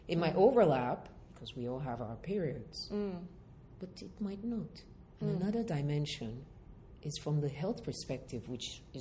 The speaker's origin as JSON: {"language": "English", "country": "Nigeria", "said": "I'm from Nigeria, and in Nigeria, I have really close friends that are Muslims."}